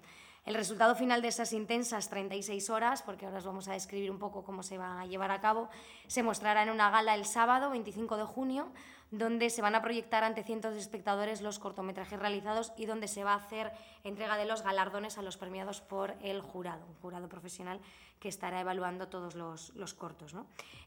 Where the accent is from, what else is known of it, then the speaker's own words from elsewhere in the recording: Bilbao, Basque Country, Spain; que soy de Bilbao además